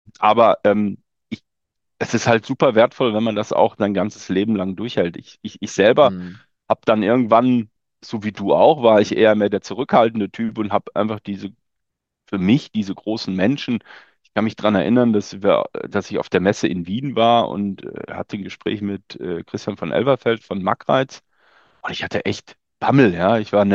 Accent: Meinerzhagen, North Rhine-Westphalia, Germany; in meiner Heimatstadt Meinerzhagen im Sauerland

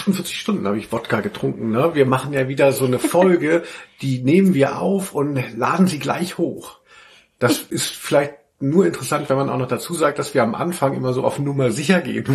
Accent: Hanau, Hesse, Germany; so hieß es damals in Hanau, wo ich aufgewachsen bin

